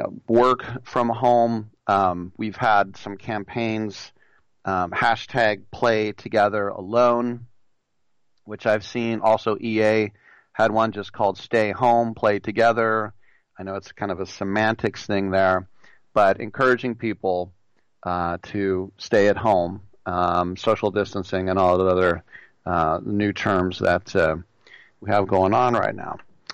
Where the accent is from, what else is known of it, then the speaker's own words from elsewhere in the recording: United States; I think that's one of the great things about being American